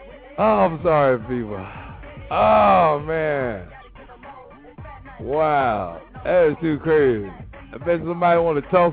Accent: Tampa, Florida, United States; now in Reno, United States; Mail? Bitch, I'm from Tampa, Florida. What the hell am I getting mail in Reno for?

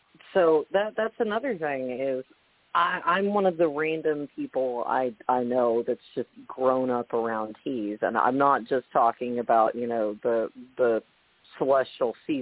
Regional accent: Arkansas, United States; because, again, I'm from Arkansas, if you don't have sweet tea, your doors are going to be shuttering real soon.

